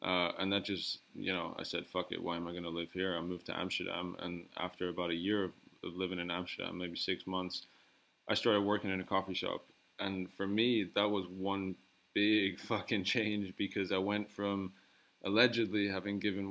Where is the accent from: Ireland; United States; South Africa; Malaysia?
Ireland; also born or lived in United Kingdom / Germany; I grew up in Ireland. I went to school in the UK.